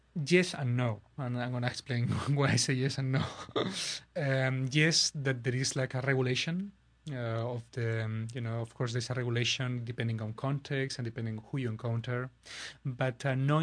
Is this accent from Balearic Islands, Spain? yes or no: no; Barcelona, Catalonia, Spain; English is a second language; I'm an Scorpio. I'm from Barcelona. I'm a hot-blooded Spaniard.